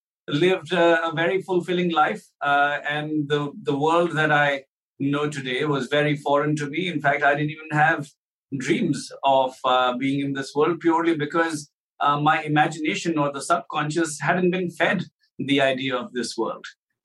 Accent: India; born there; I was born in India.

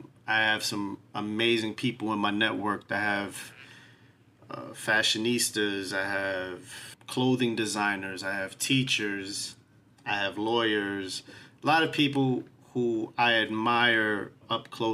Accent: New York City, New York, United States; So I grew up in Spanish Harlem. I grew up in New York City all my life. All 41 years of my life, I've lived in New York City.

